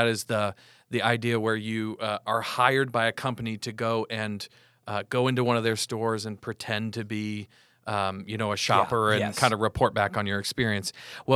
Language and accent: English; the South, United States; Or growing up in the South, especially, yes, ma'am, yes, sir, no, ma'am, no, sir, to everyone, especially elders.